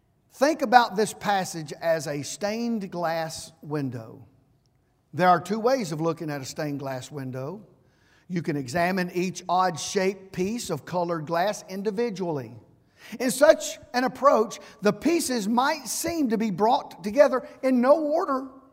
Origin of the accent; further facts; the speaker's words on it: United States; When I say good, something is good as an American, you know the definition.